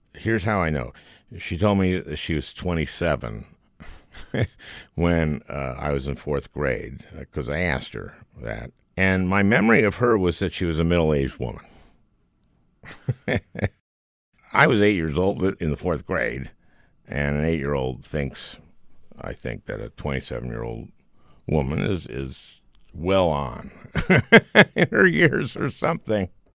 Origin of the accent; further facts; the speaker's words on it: United States; Well, I think it's because I'm an American going through this time